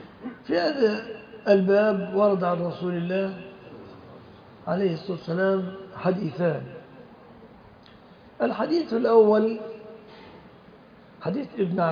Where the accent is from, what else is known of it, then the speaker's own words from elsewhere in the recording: Egypt; بلادنا مصر